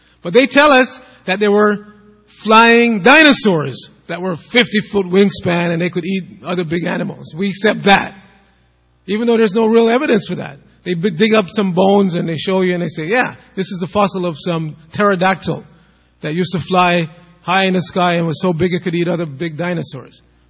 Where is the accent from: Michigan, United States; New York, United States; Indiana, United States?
New York, United States; New York City; I grew up in New York City, and you ride the subway sometimes, and you see a lot of crazy people talking to themselves